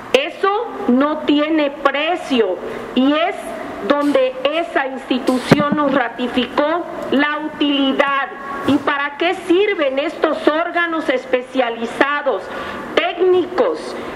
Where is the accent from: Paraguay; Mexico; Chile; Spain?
Mexico; Baja California Sur; Yo precisamente soy de Baja California Sur, un lugar que es azotado por huracanes.